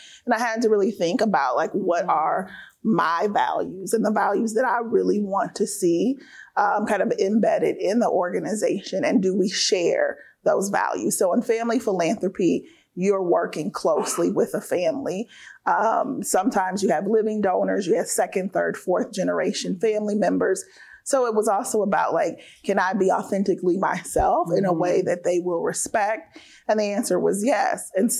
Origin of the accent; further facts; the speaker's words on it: Indiana, United States; So I was born and raised in Central Indiana. I was born in the 70s. I'm a 70s baby, so a little black girl in Central Indiana with a Muslim name.